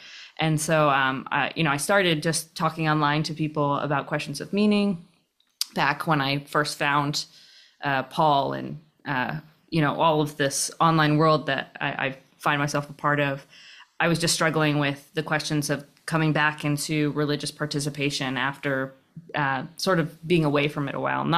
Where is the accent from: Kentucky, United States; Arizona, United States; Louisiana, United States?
Arizona, United States; Phoenix; moved away as an adult; Yeah, so I grew up in Phoenix, Arizona, but I moved to Northern California in 2014 to go to film school.